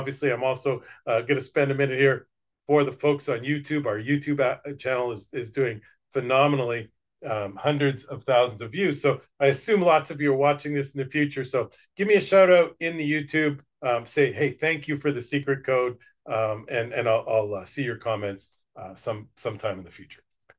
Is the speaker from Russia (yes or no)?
no; Winnipeg, Manitoba, Canada; now in Boca Raton, United States; I come from Winnipeg, Canada. We're proud to say it's one of the coldest places on Earth.